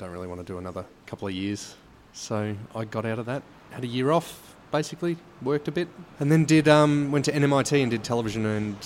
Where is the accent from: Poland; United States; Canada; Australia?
Australia; Melbourne, Victoria; I'm from Melbourne, Australia.